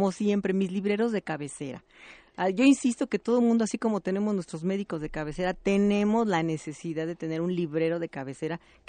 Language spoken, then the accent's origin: Spanish; Mexico; cualquier apelativo que somos los mexicanos